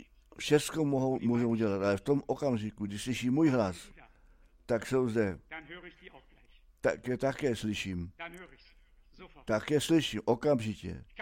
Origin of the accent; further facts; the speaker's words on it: Germany; Já, jako ještě Němec, jako od přírody, až nahoru zasměrovaný, začal jsem tleskat do rukou, nemohl jsem už přestat.